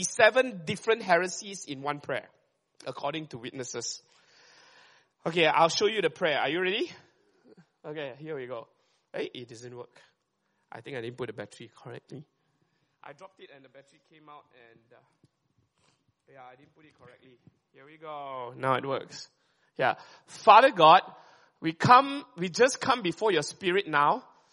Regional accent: Malaysia; Why do I even have to bother about saying the sentence properly, lah? Right? Because I'm Malaysian, right?

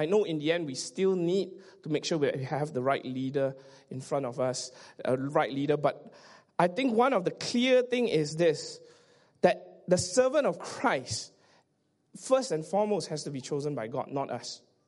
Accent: Subang Jaya, Selangor, Malaysia; I grew up in Subang Jaya. And I assume most of you stay in Subang Jaya. And I grew up in Subang Jaya and I was 17 years old

